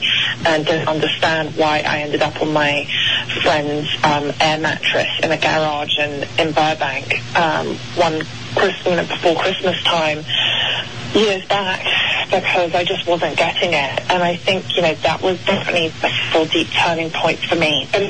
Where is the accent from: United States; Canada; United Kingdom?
United Kingdom; And I know, being British, it's like, oh, well, why America's Intuition Coach?